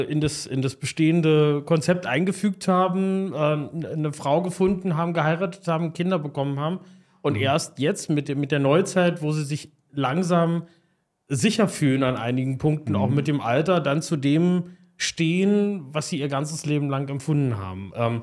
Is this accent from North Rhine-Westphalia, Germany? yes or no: no; Stendal, Saxony-Anhalt, Germany; also born or lived in Osterburg; Ich komme aus einer Kleinstadt, ich komme aus Stendal, ursprünglich geboren in Osterburg und dann in Stendal aufgewachsen